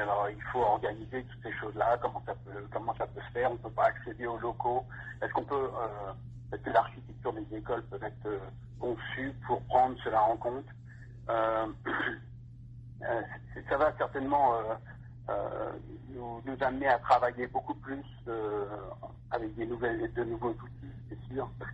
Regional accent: France; now in Canada; il y a quelque chose de particulier hein, quand on est français

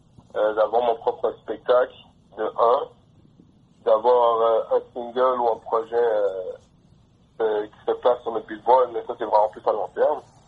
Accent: Quebec, Canada; born there; Moi, je suis né au Québec. Mais mon père est né à New York. Parce que notre grand-père est ambassadeur de la République démocratique du Congo. Donc, mon père est né à New York, et ma mère est née en Haïti.

